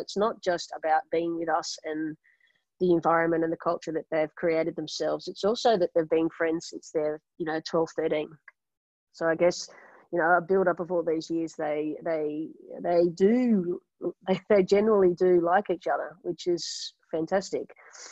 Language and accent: English; Australia; moved away as an adult; now in Netherlands; So when I came to Holland, I started coaching in as an Australian athlete.